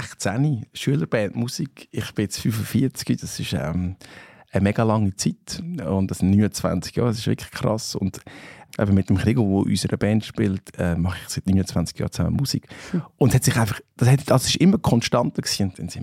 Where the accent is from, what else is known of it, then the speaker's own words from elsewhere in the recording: Switzerland; Und ich meine, wir als Schweizer, obwohl wir auch gut Englisch können, ist es doch so